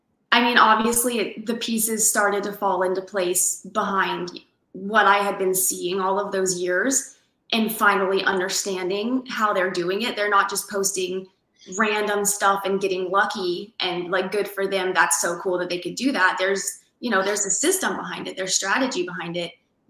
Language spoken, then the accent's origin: English; Colorado, United States; We're from Colorado. Me and my husband are from Colorado originally.